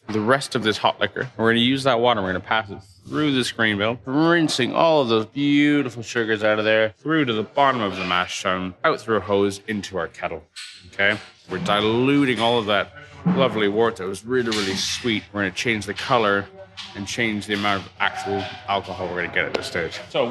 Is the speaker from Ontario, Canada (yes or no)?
yes; Toronto, Ontario, Canada; From a personal background, I grew up in Toronto, Canada.